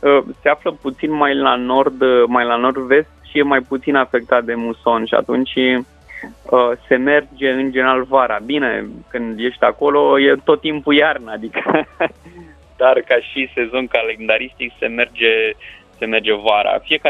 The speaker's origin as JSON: {"language": "Romanian", "town": "Cepari", "region": "Argeș", "country": "Romania", "tie": "born or raised there", "lives_now": "Bucharest, Romania", "said": "deși locuiesc în București, sunt de lângă Curtea de Argeș, de la poaza munților Făgăraș, din satul Cepari, de pe Valea Topologului."}